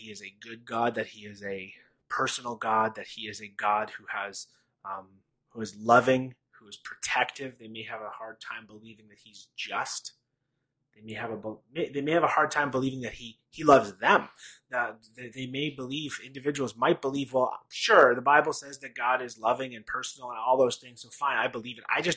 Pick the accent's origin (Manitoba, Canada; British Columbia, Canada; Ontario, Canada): Ontario, Canada; Ottawa; I grew up in Ottawa, by the way. I was at Hillcrest.